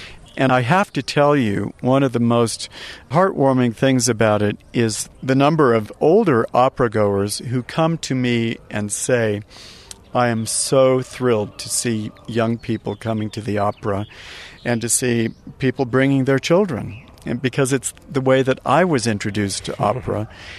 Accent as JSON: {"language": "English", "town": "Santa Fe", "region": "New Mexico", "country": "United States", "tie": "born or raised there", "said": "when I was growing up in Santa Fe, yes, I came to the Youth Night events."}